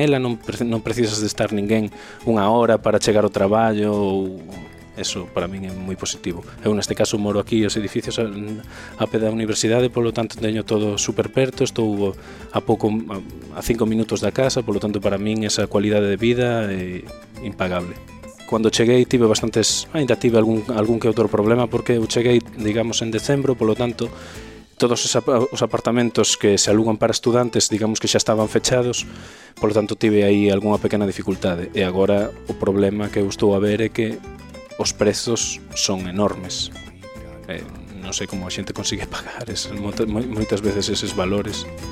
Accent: Lugo, Galicia, Spain; now in Braga, Portugal; Teño 30 anos, levo aquí xa 3 anos, polo tanto estou no meu cuarto ano de doutoramento e veño de Lucus Augusti para Carogusta, sempre en cidades romanas.

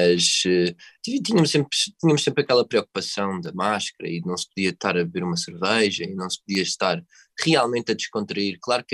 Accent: Lisbon, Portugal; Porque eu sou aqui de Lisboa e pronto

